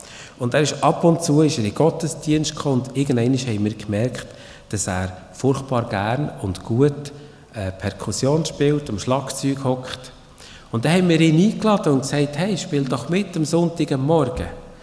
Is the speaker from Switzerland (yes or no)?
yes; Switzerland; wir sind Schweizer, oder?